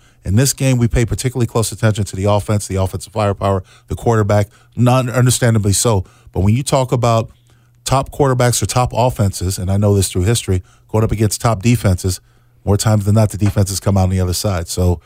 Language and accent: English; San Diego, California, United States; by Monday morning, we were flying down to San Diego, which was my hometown